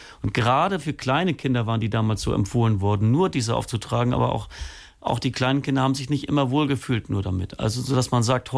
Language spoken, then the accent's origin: German; Schleswig-Holstein, Germany; normal können wir als Holsteiner 15 Minuten in der Sonne sein, ohne einen Sonnenbrand zu kriegen